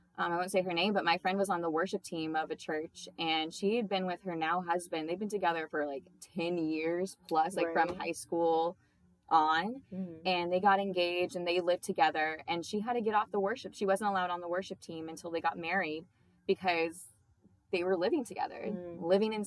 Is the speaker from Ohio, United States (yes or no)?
no; Florida, United States; and I live in Florida, and we're both from Florida, which is how we know each other.